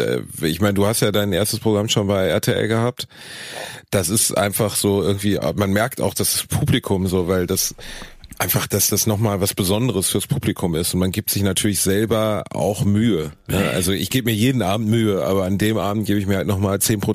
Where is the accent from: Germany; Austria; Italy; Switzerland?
Germany; North Rhine-Westphalia; Ich bin ja direkt an der Grenze zu Essen aufgewachsen